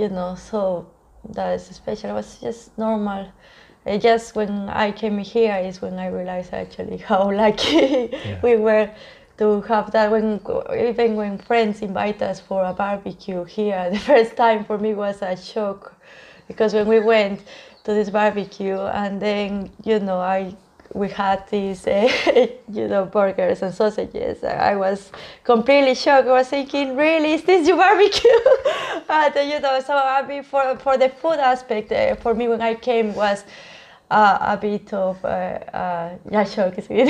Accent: Galápagos, Ecuador; So, yeah, I'm from the Galapagos Islands, Ecuador, and I really far away.

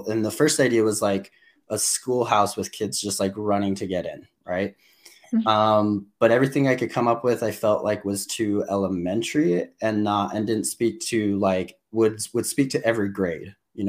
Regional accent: New Mexico, United States; so I'm from New Mexico. I am from the state that everyone forgets is a state.

